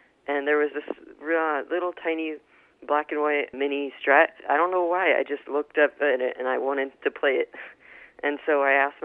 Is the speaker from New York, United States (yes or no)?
yes; Westchester, New York, United States; Westchester.